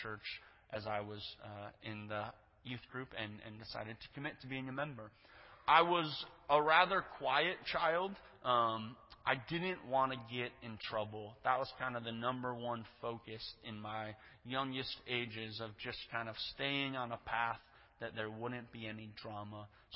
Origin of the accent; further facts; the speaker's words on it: Saint Paul, Minnesota, United States; born there; I was born in 1991 in St. Paul to a family that was … my sister Jenna, and we attended First Covenant St. Paul.